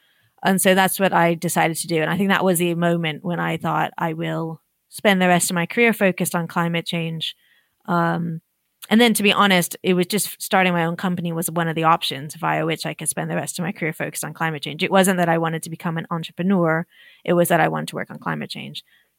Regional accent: California, United States; I grew up in Southern California. We were always outside, always on the beach, always hiking.

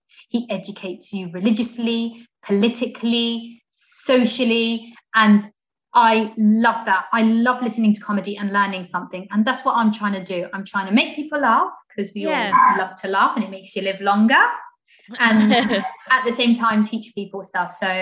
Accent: Portsmouth, South East England, United Kingdom; And as you can probably all tell by looking at me, I'm not from around here. I'm actually from Portsmouth.

